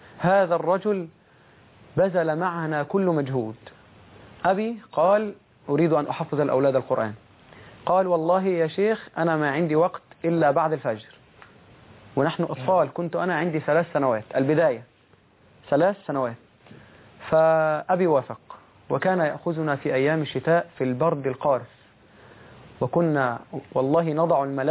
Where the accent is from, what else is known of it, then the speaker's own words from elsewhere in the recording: Al-Qarateen, Giza Governorate, Egypt; لم يجد في قريتنا، هي تسمى قرية القراطيين بمركز أوسيم محافظة الجيزة، وهي 6 أكتوبر حاليا